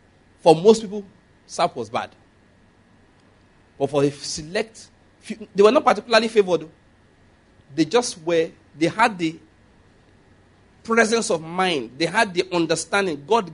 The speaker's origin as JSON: {"language": "English", "region": "Ondo", "country": "Nigeria", "said": "because I come from Ondo State where there's a lot of cash crop, you know, cocoa, there's plenty of it there."}